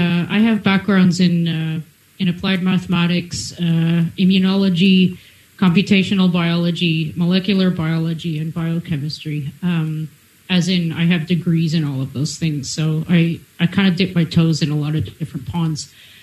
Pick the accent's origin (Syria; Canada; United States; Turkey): Canada; and I'm a Canadian.